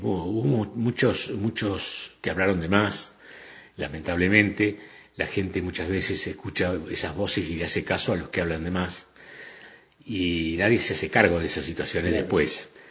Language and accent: Spanish; Gualeguay, Entre Ríos, Argentina; A 21 años me fui de Gualeguay, mi ciudad de origen, donde nací